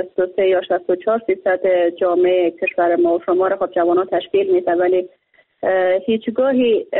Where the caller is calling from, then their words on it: Bamyan, Afghanistan; از ولایت بامیان هستم